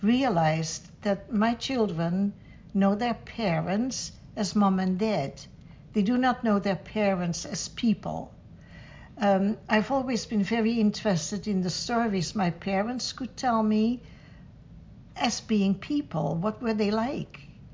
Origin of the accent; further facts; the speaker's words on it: Scheveningen, South Holland, Netherlands; moved away as an adult; now in Canada; I was born … in Scheveningen, the Netherlands. Our home was very close to the beach, to the ocean. And in fact, our homes were built in the sand dunes. After I was married, at the age of 22, my new husband and I moved to Canada.